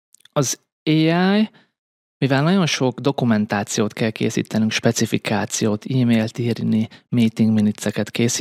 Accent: Győr, Győr-Moson-Sopron, Hungary; moved away as an adult; now in Copenhagen, Denmark; ez egy olyan lehetőség volt, ami nem sokkal drágább, mint hogyha győriként Pestre költözök

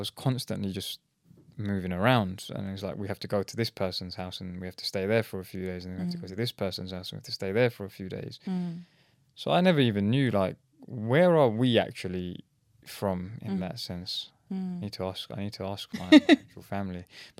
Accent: United Kingdom; when we go to India, they see us as British people. They don't see us as Indians. And when we're here, they don't see us as British people. They see us as Indians.

